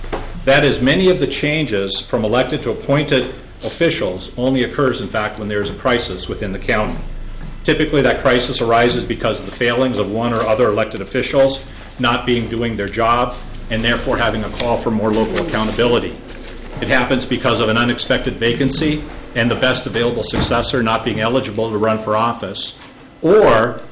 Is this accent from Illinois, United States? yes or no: no; Duluth, Minnesota, United States; I just want to note that I remember fondly growing up in Duluth, taking along with my mother and father as they went to the ballot boxes